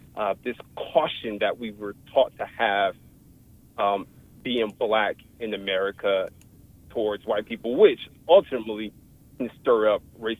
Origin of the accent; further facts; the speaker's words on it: Detroit, Michigan, United States; So, yes, so growing up in Detroit, I mean, Detroit has a big problem with race.